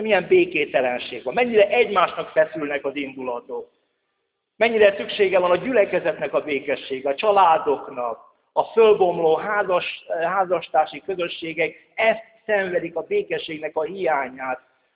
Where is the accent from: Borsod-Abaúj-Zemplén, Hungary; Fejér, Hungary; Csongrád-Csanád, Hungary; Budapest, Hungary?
Fejér, Hungary; Szabadhídvég; az én szülőfalunkban, szabad hídvégen még semmi nem volt bezárva. Egy 45 évvel ezelőtt.